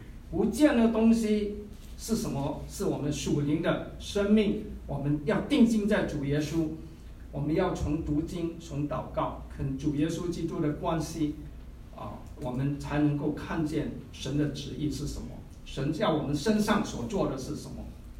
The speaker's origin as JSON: {"language": "Chinese", "country": "Singapore", "said": "我是从新加坡来的，上次我也介绍过我自己。"}